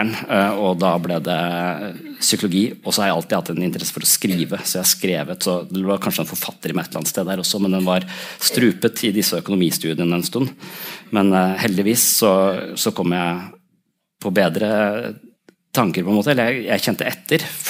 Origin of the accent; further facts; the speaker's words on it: Tønsberg, Vestfold, Norway; Jeg vokste opp I Tønsberg, det litt sånn overfladisk sted egentlig.